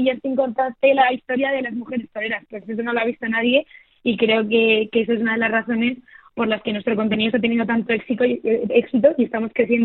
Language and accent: Spanish; Madrid, Community of Madrid, Spain; Yo soy de Madrid, pero mis abuelos eran de Peñafiel, que no sé si sabéis, es un pueblito que está en Valladolid.